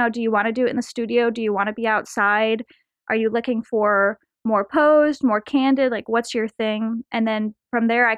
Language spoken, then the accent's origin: English; New York, United States; I'm from New York.